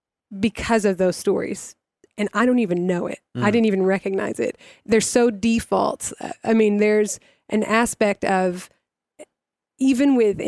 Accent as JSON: {"language": "English", "region": "Arkansas", "country": "United States", "said": "do I think that way because I'm from Arkansas? Do I think that way because I'm an American?"}